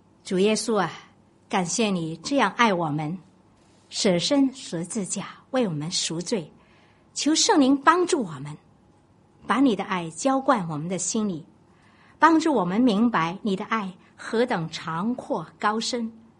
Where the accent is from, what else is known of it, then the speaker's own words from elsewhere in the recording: Guangdong, China; 我们广东人常常说的世界的好东西是车子、房子还有孩子哈